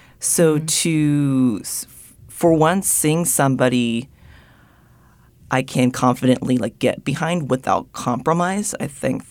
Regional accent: Japan; moved away; growing up in Japan and being like one of the very few like mixed-race people, like white passing people there growing up, it was very homogenous

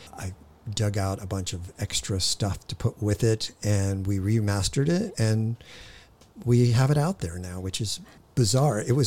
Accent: Hawthorne, California, United States; born there; I was born in Hawthorne. I'd still call that L.A.

